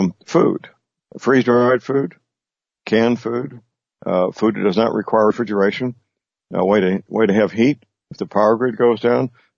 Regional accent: St. Louis, Missouri, United States; there was an incident in my hometown in St. Louis where a fuel truck was shot at with a Kalashnikov 30 times

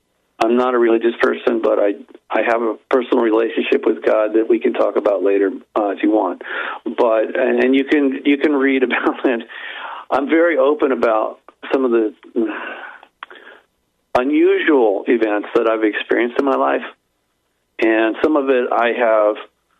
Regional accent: California, United States; also born or lived in Rhode Island, United States / Hong Kong; now in Florida, United States; I'm from Southern California, and I've lived in Rhode Island. I've lived in Hong Kong, and now I'm living in Southern Florida.

